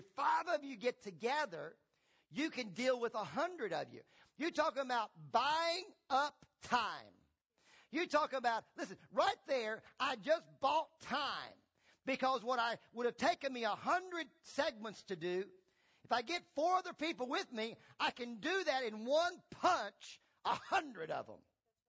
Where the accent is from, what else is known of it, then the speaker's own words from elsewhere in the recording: Tennessee, United States; one of the keys we used to do when I grew up in Tennessee is my dad and my brother loved to watch wrestling.